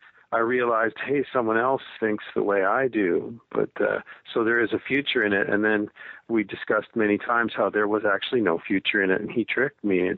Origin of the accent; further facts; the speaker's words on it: Canada; We were in being Canadian.